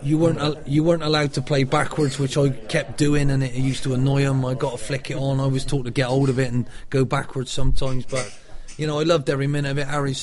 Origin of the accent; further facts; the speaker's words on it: Bristol, South West England, United Kingdom; Being as naive as I was coming from Bristol, wet behind the ears